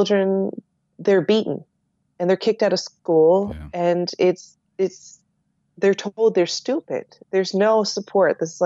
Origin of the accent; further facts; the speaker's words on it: Nova Scotia, Canada; that happens here in my hometown, my province of Nova Scotia.